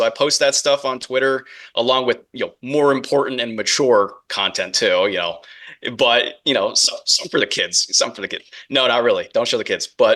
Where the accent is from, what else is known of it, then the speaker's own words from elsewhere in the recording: New Jersey, United States; I'm from Monmouth County